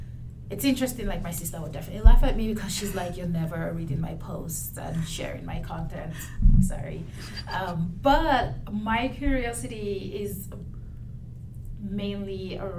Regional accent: Nigeria; now in United States; I came to the US about 7 years ago, and again, I'm from Nigeria and I identify as Igbo

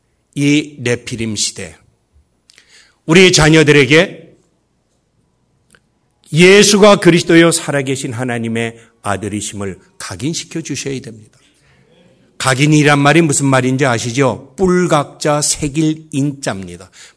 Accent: South Korea; now in United States; 저는 한국 사람이라는 게 미국에 살면 살수록 감사하고 기쁩니다.

